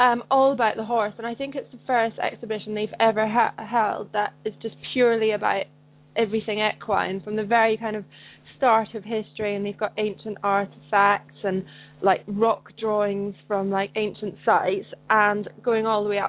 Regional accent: Scotland, United Kingdom; I'm from Scotland, where when we get snowfall, we get proper snowfall.

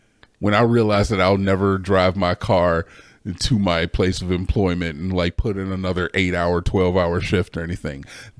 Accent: Ohio, United States; Bro, you got the wrong guy. I don't know. I'm from Ohio.

